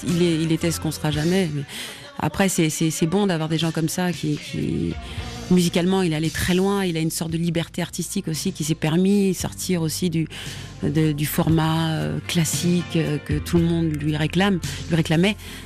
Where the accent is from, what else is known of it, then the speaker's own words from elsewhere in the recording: England, United Kingdom; French is a second language; Et moi, je suis anglaise